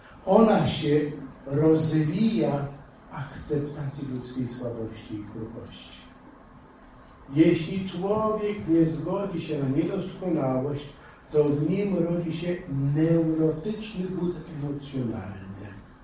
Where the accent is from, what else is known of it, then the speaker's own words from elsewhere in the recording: Pomeranian Voivodeship, Poland; Ja pochodzę z Pomorza Gdańskiego.